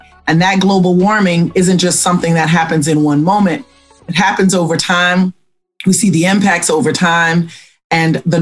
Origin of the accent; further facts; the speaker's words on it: Louisiana, United States; So it's just a real honor to do this work because I'm from this place. I'm from South Louisiana. And so are 15 generations before me. So, you know, we are of this land, and therefore it's ours to fight for.